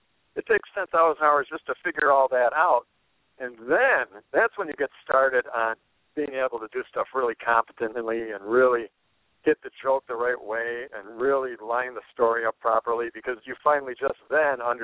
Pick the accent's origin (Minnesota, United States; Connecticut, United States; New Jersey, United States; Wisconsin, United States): Wisconsin, United States; Milwaukee; as far as I know, I'm from Milwaukee.